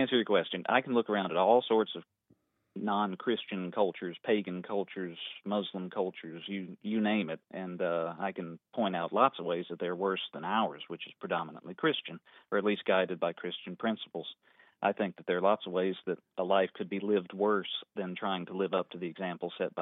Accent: Alabama, United States; born there; I was born in Alabama, so since 1996.

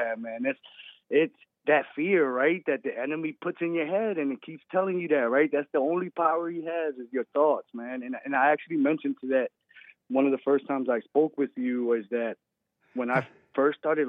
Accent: Philadelphia, Pennsylvania, United States; I was raised in Philadelphia, super democratic city

